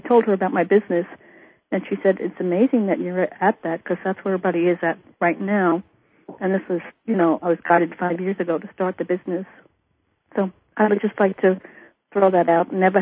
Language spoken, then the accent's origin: English; Brooklyn, New York, United States; now in Chicago, United States; I'm a New Yorker, too. I was born in Bay Ridge. Grew up there.